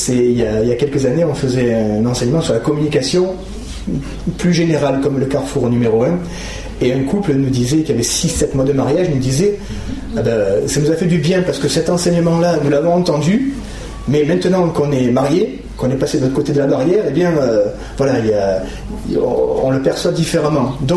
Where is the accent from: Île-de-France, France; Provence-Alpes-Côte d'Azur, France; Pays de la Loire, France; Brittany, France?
Provence-Alpes-Côte d'Azur, France; Marseille; Je viens de Marseille.